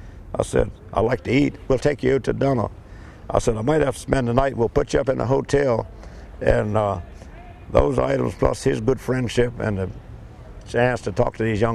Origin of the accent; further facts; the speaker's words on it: Fairport, Virginia, United States; I'm from Fairport, Virginia, down on the Chesapeake Bay. We are located more or less on the Great Wacomico River, and I've been there all my life.